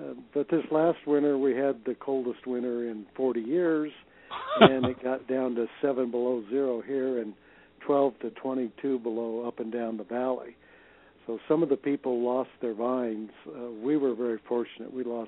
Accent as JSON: {"language": "English", "region": "Colorado", "country": "United States", "tie": "born or raised there", "said": "I grew up in Colorado, and we figured every time it would in the winter it freeze down to 2 foot"}